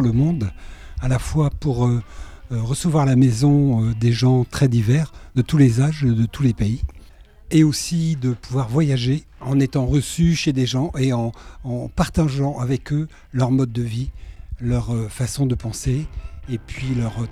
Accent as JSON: {"language": "French", "town": "Plougastel-Daoulas", "region": "Brittany", "country": "France", "said": "de Plougastel, donc j'ai 68 ans"}